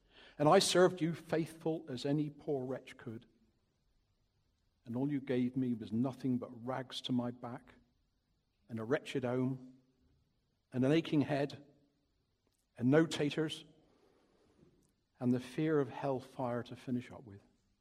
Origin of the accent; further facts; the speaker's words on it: South West England, United Kingdom; By the way, I am Cornish, but it is a very long time since I lived there.